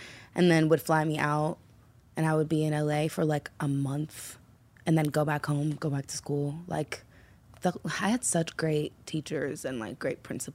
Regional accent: Arizona, United States; Because it was closer, because I'm from Arizona.

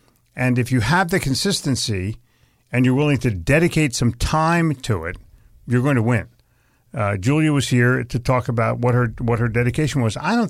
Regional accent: Philadelphia, Pennsylvania, United States; And I'm from Philadelphia myself, so I deserve heckling, but we expect it, so it's no problem.

